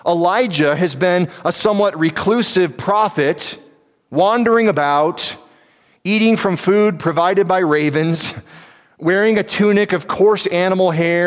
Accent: Midwest, United States; I'm reminded of growing up in the Midwest.

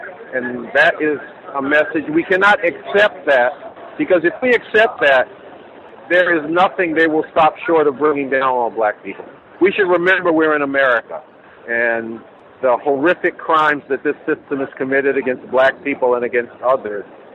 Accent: Baltimore, Maryland, United States; now in New York, United States; I said, look, I grew up in Baltimore. I now live in New York.

